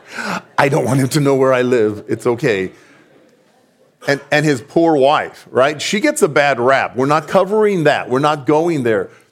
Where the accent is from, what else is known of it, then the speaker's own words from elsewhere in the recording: Fabens, Texas, United States; Kind of my hometown. I grew up in two different towns. But in Fabens, near El Paso, there are two families.